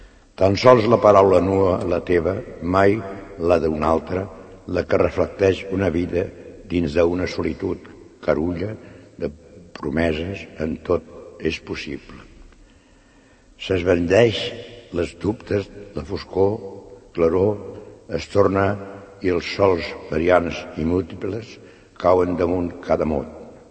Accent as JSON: {"language": "Catalan", "region": "Catalonia", "country": "Spain", "said": "Soc català de soc arrel, de dalt a baix i d'esquerra a dreta."}